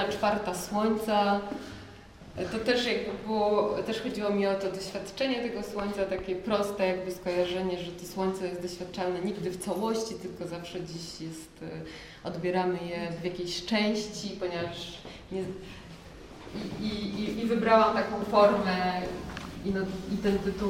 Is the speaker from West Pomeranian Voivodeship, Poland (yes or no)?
no; Lower Silesian Voivodeship, Poland; Ja wychowywałam się na Dolnym Śląsku, mieszkałam blisko lasu